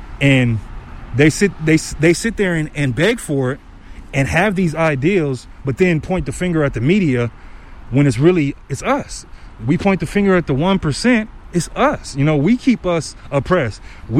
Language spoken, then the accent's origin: English; Los Angeles, California, United States; moved away; I came out here from Los Angeles, South Central, man. And it was a really violent time in South Central when I left, about 95, early 90s.